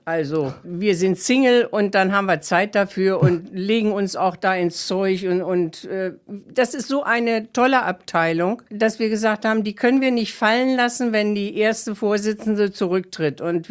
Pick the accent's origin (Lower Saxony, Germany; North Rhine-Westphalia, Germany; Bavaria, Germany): Lower Saxony, Germany; Königslutter; now in Braunschweig, Germany; Also ich stamme ursprünglich aus Königslutter, da haben wir den TSV gehabt.